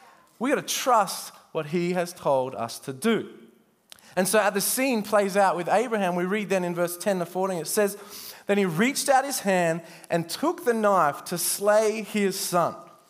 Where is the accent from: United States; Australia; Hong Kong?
Australia; Perth, Western Australia; also born or lived in Cambodia; we grew up here in Perth. And for those of you that don't know, my wife and I, we spent just under 6 years in Cambodia.